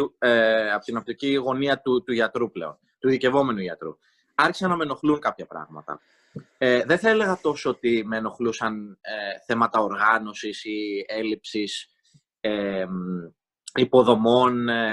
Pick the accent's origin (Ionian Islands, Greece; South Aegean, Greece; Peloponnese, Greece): South Aegean, Greece; Rhodes; εγώ είμαι κατάγομαι από τη Ρόδο και έχω καταγωγή και από την Κάρπαθ. Είμαι πολύ περήφανος γι' αυτό